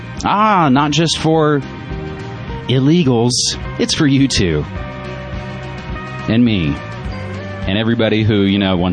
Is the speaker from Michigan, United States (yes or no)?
no; West Virginia, United States; mountaintop revival in my home state of West Virginia.